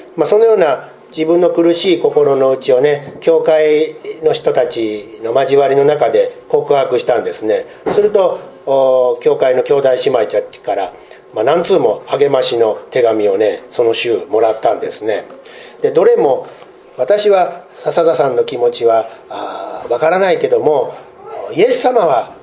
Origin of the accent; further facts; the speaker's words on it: Osaka, Japan; also born or lived in Hokkaido; 私は生まれは大阪出身なんですけども